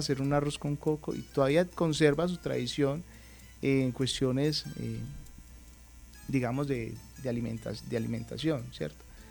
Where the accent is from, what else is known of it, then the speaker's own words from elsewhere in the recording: Calarcá, Quindío, Colombia; also born or lived in Cali; yo nací en Cali, pero me crié aquí en el departamento. Yo hice primaria en Calarcá, hice la secundaria y pues terminé la carrera acá en la universidad.